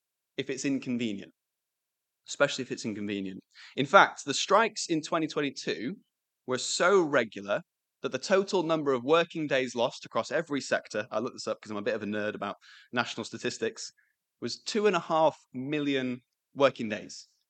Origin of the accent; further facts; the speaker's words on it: United Kingdom; As you can imagine, we're British and complaining is one of the things that we do best.